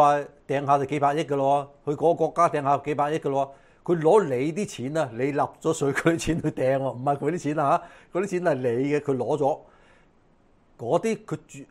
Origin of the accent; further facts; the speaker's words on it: China; 中共係究竟為喺我哋中國人入邊咧。